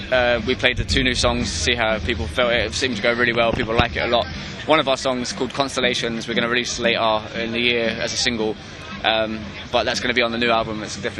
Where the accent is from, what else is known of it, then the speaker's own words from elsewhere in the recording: Scotland, United Kingdom; I swear, I'm Scottish